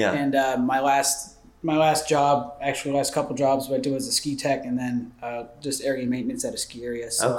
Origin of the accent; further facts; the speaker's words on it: Colorado, United States; I grew up about 10 minutes from the Continental Divide.